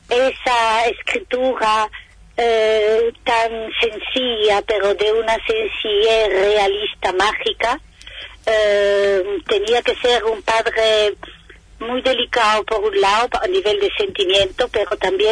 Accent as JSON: {"language": "Spanish", "town": "Aljaraque", "region": "Andalusia", "country": "Spain", "also_born_or_lived": "Belgium", "said": "Siempre digo que he nacido en Bélgica, de padre italiano, con DNI español y de Aljaraque."}